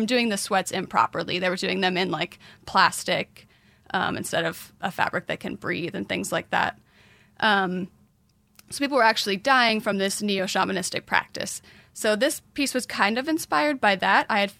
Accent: Kansas City, Missouri, United States; Yeah, I grew up in Kansas City with my mother, and my nativeness was on my father's side.

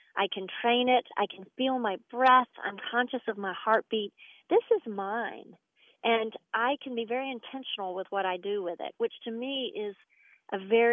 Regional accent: Charlotte, North Carolina, United States; I started with 13 little girls in Charlotte, North Carolina, which is my hometown

